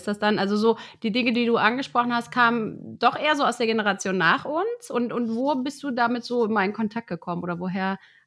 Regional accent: Cologne, North Rhine-Westphalia, Germany; Ich komme aus Köln

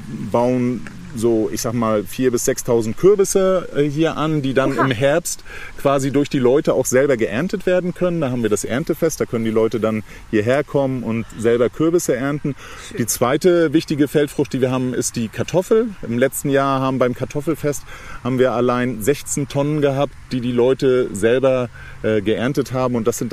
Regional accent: Northern Germany, Germany; als Norddeutscher

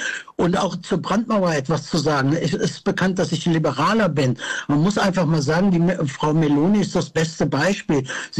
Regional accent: North Rhine-Westphalia, Germany; ich komme ja selber aus dem Sauerland, ja, und da ist es kalt, wir haben harte Winter, ja.

